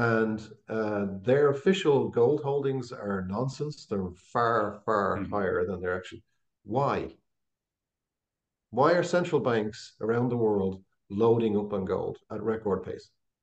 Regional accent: Ireland; I'm Irish. I just tell it like I see it.

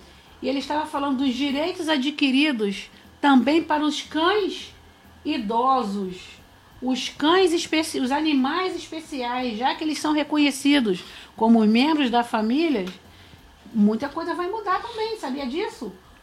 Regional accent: Santanésia, Rio de Janeiro, Brazil; Então, a minha infância, eu fui criada em Santanésia, meu pai era operário da fábrica de papel Piraí.

